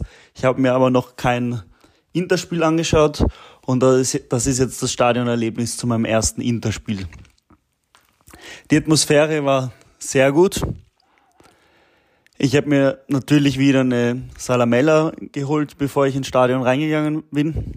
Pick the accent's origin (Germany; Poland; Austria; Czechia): Austria; das freut mich als Österreicher natürlich, dass Marko Arnautovic den entscheidenden Treffer geschossen hat.